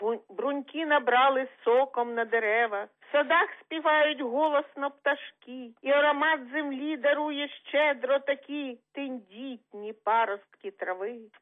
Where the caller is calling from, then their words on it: Vinnytsia, Vinnytsia Oblast, Ukraine; Міцного здоров'я ми побажали, вінничани